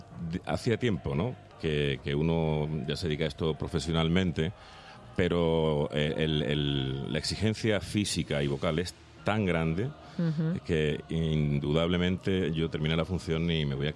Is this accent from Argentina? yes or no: no; Málaga, Andalusia, Spain; No sé cómo se dice, porque soy de Málaga. No sé en Madrid